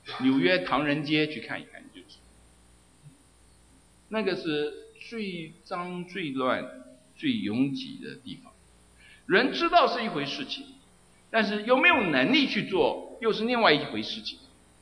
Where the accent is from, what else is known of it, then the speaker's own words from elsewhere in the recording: China; 有人说基督徒基督教是洋教嘛，我们中国人有我们自己的宗教，有我们的道德嘛